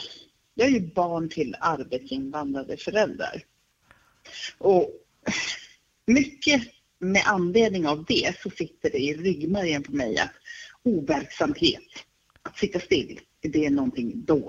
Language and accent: Swedish; Finland; Ja, så du är finne och jag är också finne.